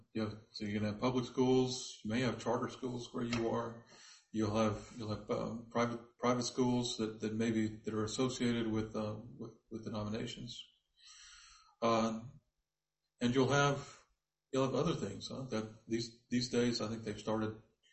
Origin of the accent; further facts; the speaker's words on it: Louisiana, United States; I grew up in South Louisiana. That's all there was.